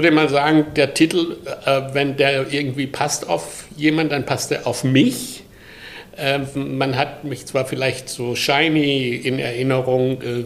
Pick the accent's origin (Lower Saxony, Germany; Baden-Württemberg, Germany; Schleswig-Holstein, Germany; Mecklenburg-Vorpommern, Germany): Baden-Württemberg, Germany; also ich komme aus Süddeutschland, im Dorf nahe Pforzheim. Und 1948 geboren